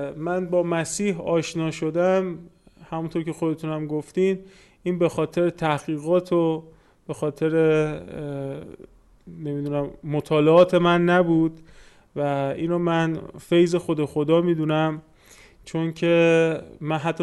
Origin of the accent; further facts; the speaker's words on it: Iran; من در یک خانواده نرمال بزرگ شدم، در همون جامعه ایران با همون دین غالب